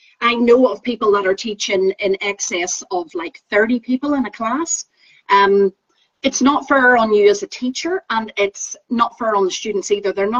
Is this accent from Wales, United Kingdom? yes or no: no; Northern Ireland, United Kingdom; now in Glasgow, United Kingdom; For those who don't know, I'm Northern Irish. I live just by that accent, but I live in Scotland. I live in Glasgow.